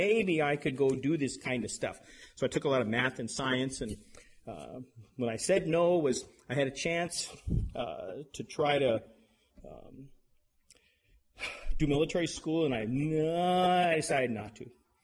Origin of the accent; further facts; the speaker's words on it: Colorado, United States; When I grew up in Colorado, I used to like to go up in the mountains and hike around